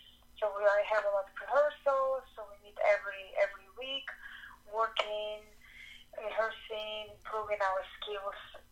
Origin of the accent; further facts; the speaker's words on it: Ukraine; I'm from Ukraine originally, and I've been studying in a university